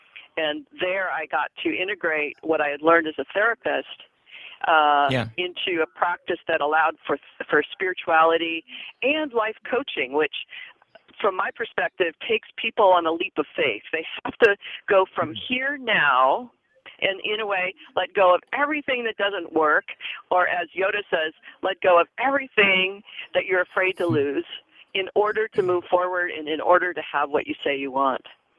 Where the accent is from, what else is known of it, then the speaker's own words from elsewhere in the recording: Detroit, Michigan, United States; I grew up in outside Detroit and, 8 brothers and sisters.